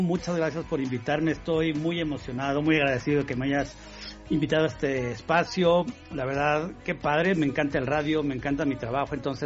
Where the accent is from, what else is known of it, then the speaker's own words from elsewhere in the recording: Ciudad Satélite, State of Mexico, Mexico; yo soy de Satélite, ¿no?